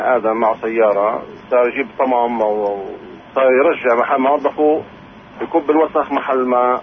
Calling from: Nablus, West Bank, Palestine; من نابلس.

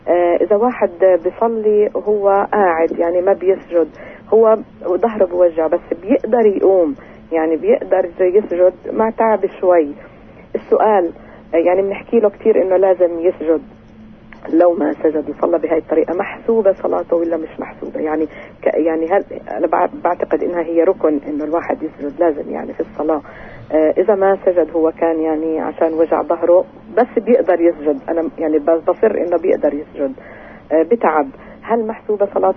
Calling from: Nablus, West Bank, Palestine

